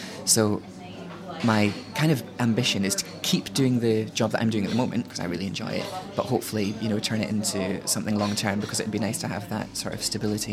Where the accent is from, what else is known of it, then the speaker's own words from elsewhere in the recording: South Queensferry, Scotland, United Kingdom; When I grew up in South Queensferry, there was a local radio station that ran for 1 week out of the year